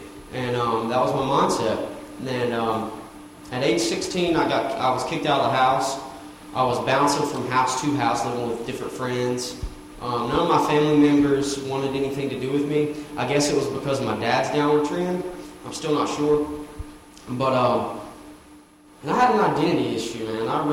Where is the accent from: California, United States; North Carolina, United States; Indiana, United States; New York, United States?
North Carolina, United States; You know, I'm from North Carolina. I'm 25 years old, so I'm a long way from home.